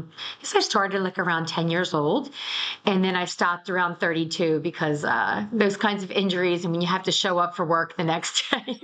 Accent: Philadelphia, Pennsylvania, United States; So I grew up in Philadelphia, and then I did make my way over to the New Jersey suburbs.

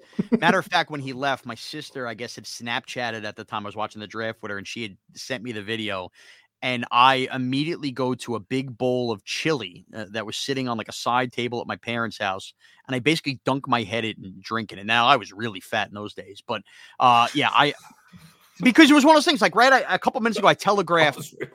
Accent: Long Island, New York, United States; and I'm from Long Island too

